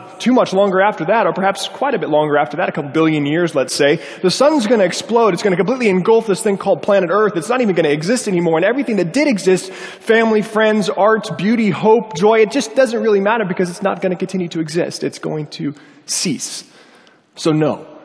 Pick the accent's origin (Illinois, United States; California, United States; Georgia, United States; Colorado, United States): Colorado, United States; Now, I grew up in Colorado, as I've said, and the lure of the ocean was quite strong.